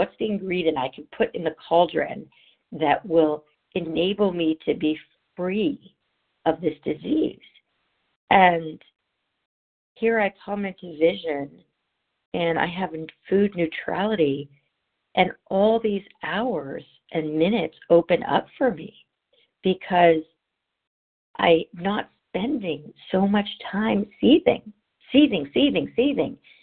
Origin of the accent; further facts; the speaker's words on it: California, United States; I'm from Southern California.